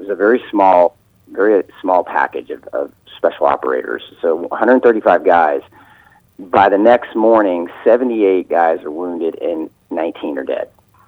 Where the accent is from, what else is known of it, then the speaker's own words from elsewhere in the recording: Florida, United States; also born or lived in Columbus, Georgia; Yeah, I grew up in Florida, joined the Army out of school, and then spent most of my time in Columbus, Georgia